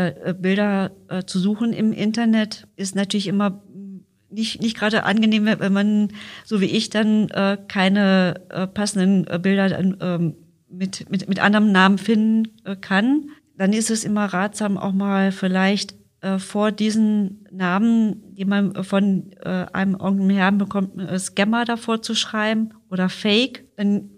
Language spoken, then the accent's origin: German; Germany; ich komme aus Deutschland und ich möchte gerne auf Deutsch die Unterhaltung haben.